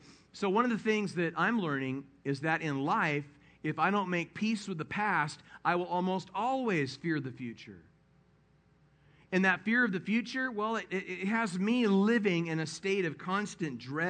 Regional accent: California, United States; also born or lived in Albuquerque / Dallas; Although I'm from Southern California, my family moved. We moved to Albuquerque, and a few years later, we moved to Dallas before I went back to California.

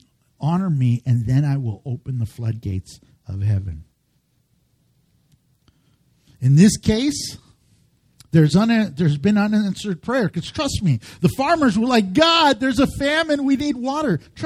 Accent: United States; born there; I love America. I was born in America. My parents were born in America.

